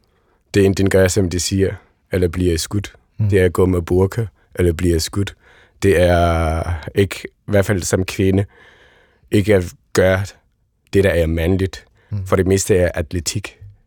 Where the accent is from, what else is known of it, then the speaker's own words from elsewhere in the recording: Somalia; now in Denmark; Og så hvis jeg mig som somalier, da jeg sad og så den her film